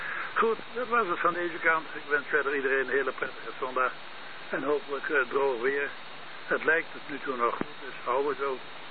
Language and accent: Dutch; Hooghalen, Drenthe, Netherlands; Ik ben uit Hooghalen.